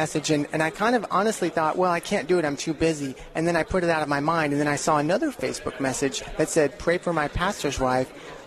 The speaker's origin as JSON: {"language": "English", "town": "Houston", "region": "Texas", "country": "United States", "said": "Texas. Houston, Texas."}